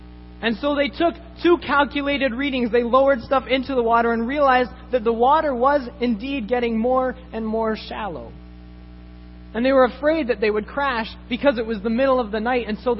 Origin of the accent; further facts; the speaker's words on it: Canada; Now, as many of you may know, I am Canadian.